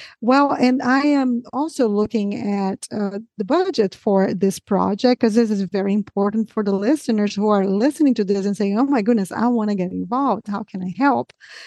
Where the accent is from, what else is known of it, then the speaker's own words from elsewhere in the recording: Brazil; and I'm from Brazil, and I saw that the next one is Brazilian Portuguese.